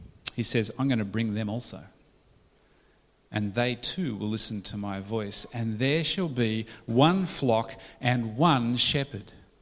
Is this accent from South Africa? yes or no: no; Scotland, United Kingdom; accent: Scottish; Highland cows, sorry, my Scottish accent got in the way.